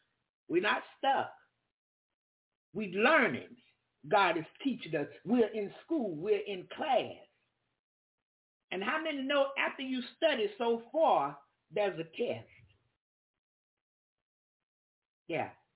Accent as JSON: {"language": "English", "town": "Jacksonville", "region": "Florida", "country": "United States", "said": "Yeah, I was from Jacksonville, Florida, had just come out of Birmingham, Alabama."}